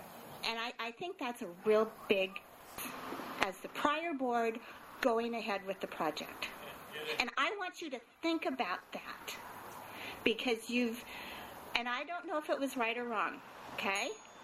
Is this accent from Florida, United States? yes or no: no; Los Osos, California, United States; from Los Osos.